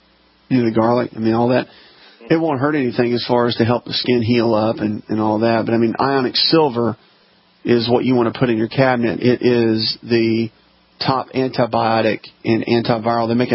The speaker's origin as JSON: {"language": "English", "region": "the South", "country": "United States", "tie": "born or raised there", "said": "I've been bit by ticks many times growing up in the South when I was little."}